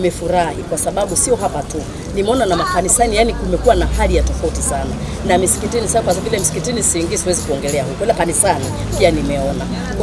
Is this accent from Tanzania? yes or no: yes; Dar es Salaam, Tanzania; natokea Dar es Salaam Mbezi Luisi.